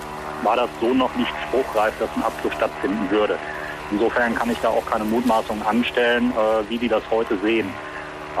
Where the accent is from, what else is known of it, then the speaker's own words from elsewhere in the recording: Dieburg, Hesse, Germany; ich komme aus Dieburg und bin auch Ex-Soldat.